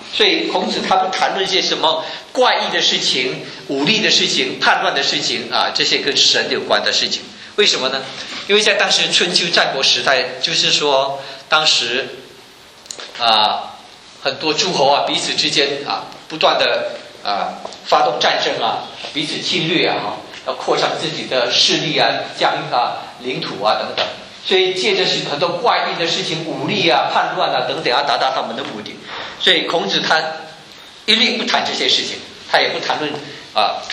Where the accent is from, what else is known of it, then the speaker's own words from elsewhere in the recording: China; 所以我们中国人不是没有伟大的伦理道德，但是为什么今天中国的社会一片混乱呢？